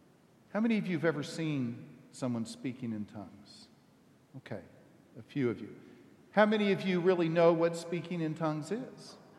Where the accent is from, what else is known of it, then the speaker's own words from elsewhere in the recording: Texas, United States; But I have to say, growing up in Texas, there were a lot of things in the movie that I had no connection with.